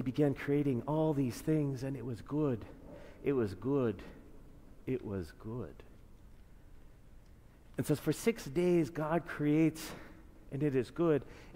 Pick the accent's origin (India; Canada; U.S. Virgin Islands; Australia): Canada; now in United States; And I didn't realize this until I came from Canada, right?